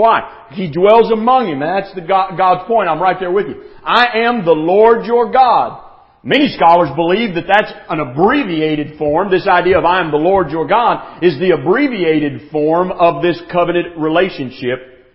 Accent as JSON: {"language": "English", "region": "Tennessee", "country": "United States", "tie": "born or raised there", "said": "don't have the same accent that I have. Growing up in East Tennessee, I barely have a grasp of English"}